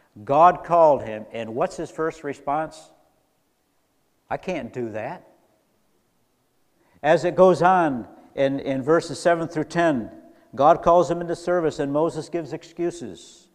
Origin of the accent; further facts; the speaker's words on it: Mali; moved away as an adult; now in United States; I grew up in Africa. I grew up in West Africa, in the country of Mali, in the desert.